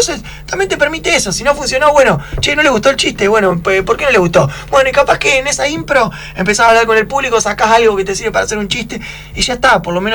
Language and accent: Spanish; Argentina; cómo somos los argentinos